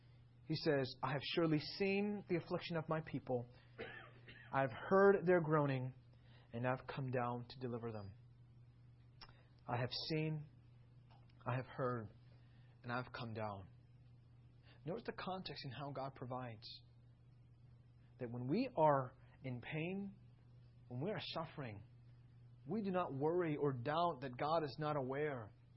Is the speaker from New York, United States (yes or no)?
yes; New York, United States; I'm a New Yorker. I'm trying to stay away from some of the Texan slogans.